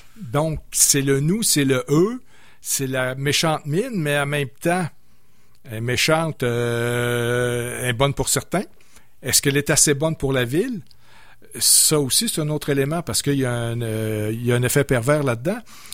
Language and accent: French; Shawinigan, Quebec, Canada; On vient de la Mauricie, Shawinigan.